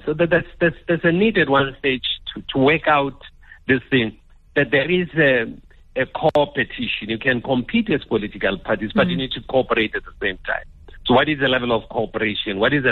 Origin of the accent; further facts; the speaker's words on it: South Africa; Of course, we have no, as South African, we have no influence in terms of who ought to be elected or not be elected.